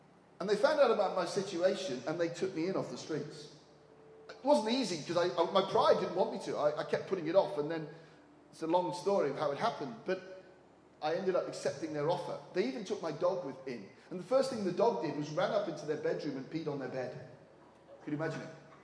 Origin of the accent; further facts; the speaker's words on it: Wales, United Kingdom; And I'm an Englishman, or Welshman actually, and he's Australian.